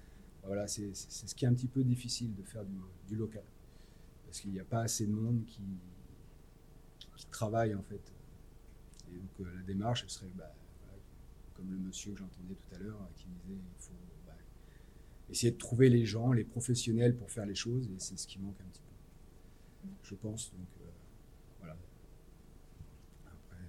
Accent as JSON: {"language": "French", "town": "Bellac", "region": "Nouvelle-Aquitaine", "country": "France", "tie": "born or raised there", "said": "Je suis originaire d'à côté de Bellac, et quand je retourne chez mes parents"}